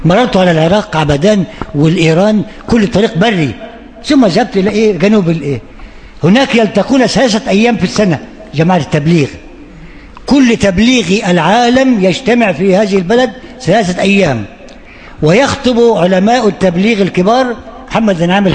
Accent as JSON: {"language": "Arabic", "country": "Egypt", "said": "قلت نعم أنا مصري."}